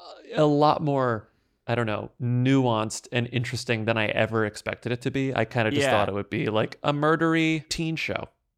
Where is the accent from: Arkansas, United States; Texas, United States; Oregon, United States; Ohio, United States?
Texas, United States; Okay. Oh, I'm from Texas too.